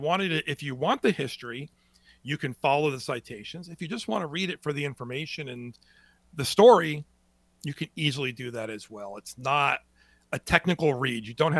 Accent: Port Jervis, New York, United States; So I'm working on a 1903 homicide in Port Jervis, which occurred two doors away from where I grew up on Rumsey Street.

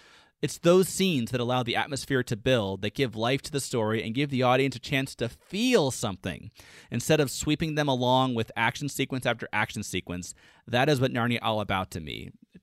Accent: Florida, United States; Whereas I grew up in Florida, so I actually like it when the sun's not out.

